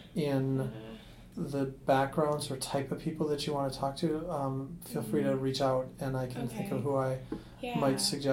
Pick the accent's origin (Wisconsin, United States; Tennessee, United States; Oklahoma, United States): Wisconsin, United States; Manitowoc; Which happens to be my hometown.